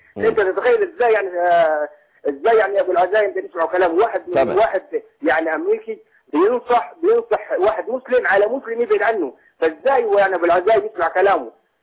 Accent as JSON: {"language": "Arabic", "country": "Egypt"}